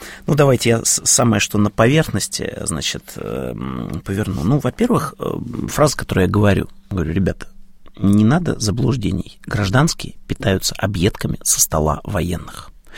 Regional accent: Moscow, Russia; я родился в Хамовниках, была там булочная на Плющихе.

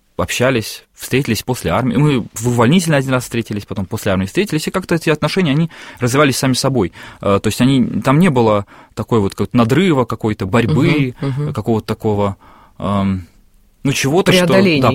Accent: Russia; born there; я же родился в России, я же родился тут

